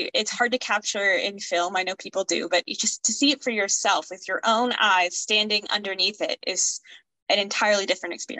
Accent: Maryland, United States; I'm from Maryland originally, back on the East Coast. I lived in a rural part of Maryland, or at least what I thought was rural until I moved out here.

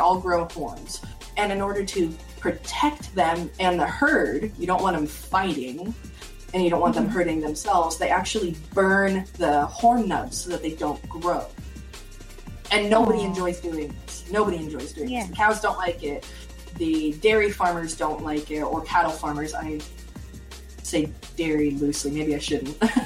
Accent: Washington, United States; It reminded me a lot of my home state, Washington, because all the trees are all mature, and so they canopy over.

